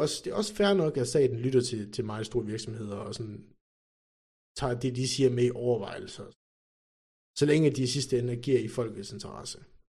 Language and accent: Danish; Aalborg, North Denmark Region, Denmark; for eksempel, jeg kommer op fra Aalborg, ikke?